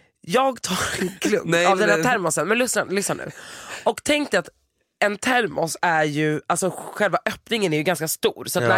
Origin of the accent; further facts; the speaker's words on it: Sweden; born there; jag är född i Sverige, min mamma är svensk.